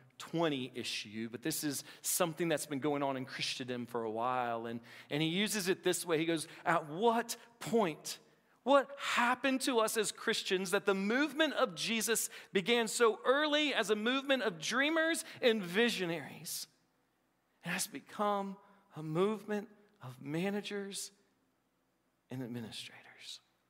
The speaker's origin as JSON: {"language": "English", "region": "Appalachia", "country": "United States", "said": "I'm Appalachian. We still say lentils sometime, okay?"}